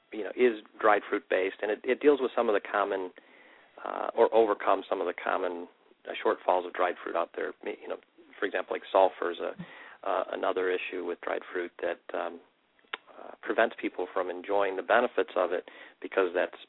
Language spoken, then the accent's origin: English; United States; I mean, we're Americans. We like, and I'm not from Texas, but we do like to have healthy portions.